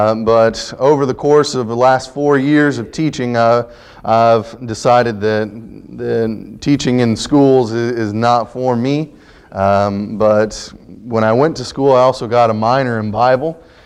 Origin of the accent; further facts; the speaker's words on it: Ohio, United States; I grew up in Ohio, and my grandfather was a director of a school of preaching in West Virginia.